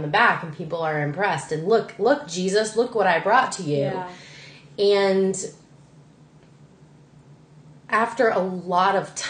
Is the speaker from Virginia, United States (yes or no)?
yes; Virginia, United States; moved away as an adult; I am originally from Virginia. I moved to Georgia about 5 years ago